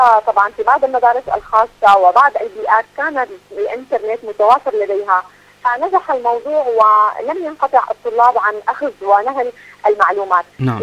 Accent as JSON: {"language": "Arabic", "country": "Syria", "said": "هناك كثير من الدول ومنها مثلا بلدي سوريا"}